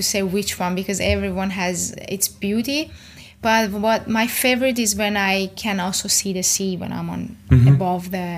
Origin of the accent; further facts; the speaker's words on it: Iran; now in Europe; I'm from Iran. I live now in Europe. And basically, I'm living in the mountain.